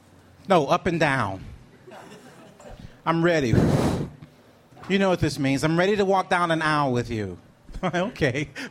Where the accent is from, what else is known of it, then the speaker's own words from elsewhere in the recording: Detroit, Michigan, United States; I say, hey, it's great to be here. I'm from Detroit.